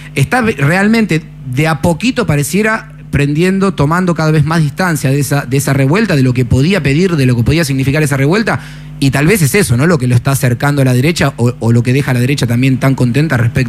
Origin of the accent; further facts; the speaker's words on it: Argentina; Italian is a second language; now in Rome, Italy; da argentino a Roma